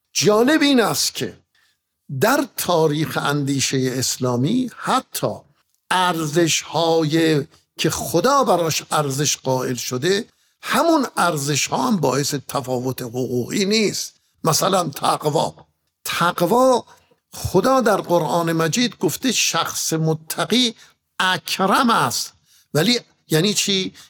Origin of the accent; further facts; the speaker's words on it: Iran; مفتخرم که فرزند ایران زمینم